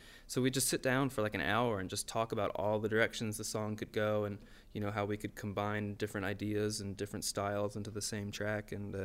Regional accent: New Jersey, United States; I was raised in New Jersey on a pretty steady diet

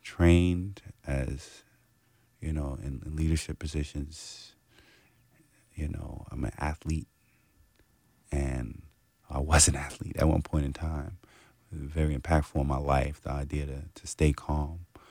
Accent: New York City, New York, United States; I grew up in New York City. I've seen a lot and dealt with a lot of social issues, especially regarding police and the community.

